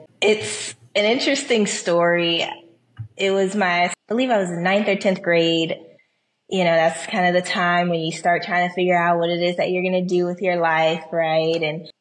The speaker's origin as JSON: {"language": "English", "town": "Chicago", "region": "Illinois", "country": "United States", "tie": "born or raised there", "said": "You know, Chicago, being born and raised in the Midwest and then going to the Sonoran Desert, totally different in how you design"}